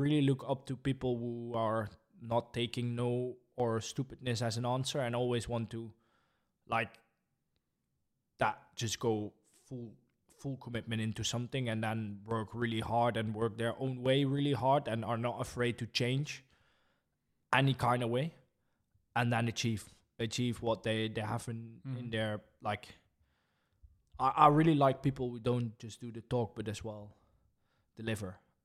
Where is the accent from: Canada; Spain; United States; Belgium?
Belgium; Spalbeek, Limburg; Spalbeek. So that's it's a joke, but that's my hometown and it's very, very small. We don't even have a lake or a pool.